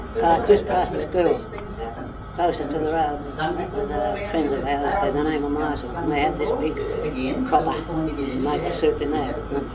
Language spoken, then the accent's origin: English; West Wallsend, New South Wales, Australia; I was born and bred in West Wallsend. I don't know whether I'm a Westie or a Barnsley right now.